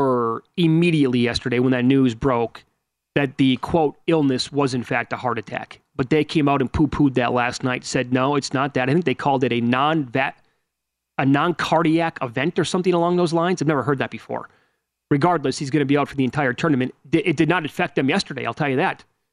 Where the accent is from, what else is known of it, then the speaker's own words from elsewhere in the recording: Wisconsin, United States; I'm from Wisconsin. I'm from Wisconsin.